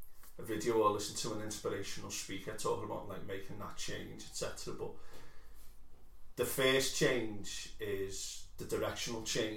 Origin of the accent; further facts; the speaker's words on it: United Kingdom; Yeah, we're British.